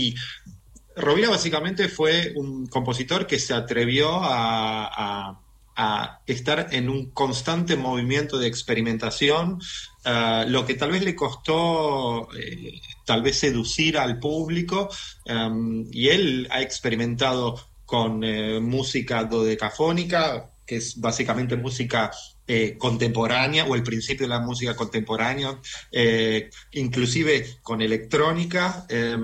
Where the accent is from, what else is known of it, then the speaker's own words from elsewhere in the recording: Argentina; moved away as an adult; now in Belgium; Y yo me fui de Argentina en el 2003 a estudiar a Viena, a Austria, y ahí me enamoré de una chica de Bélgica y desde el 2005 que estoy aquí.